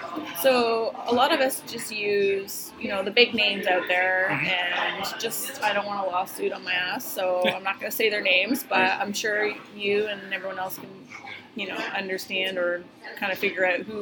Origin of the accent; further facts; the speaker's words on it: Fredericton, New Brunswick, Canada; And it turns out that he knew people from my hometown in Fredericton, New Brunswick.